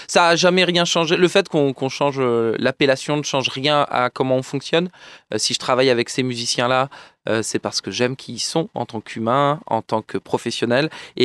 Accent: Nice, Provence-Alpes-Côte d'Azur, France; Pas du tout, non, moi je suis de Nice.

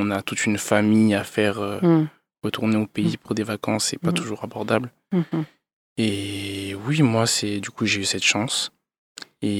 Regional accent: Montpellier, Occitanie, France; j'ai grandi à Montpellier. J'ai étudié à Montpellier aussi

